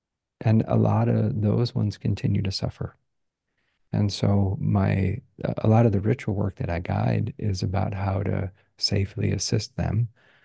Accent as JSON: {"language": "English", "country": "United States", "tie": "born or raised there", "moved": "as an adult", "lives_now": "Spain", "said": "And that's the cultural, you know, matrix where I was born and raised. So I'm like an American white guy. And I've been living here in Spain and the traditional lands of all kinds of people for the last year and a half."}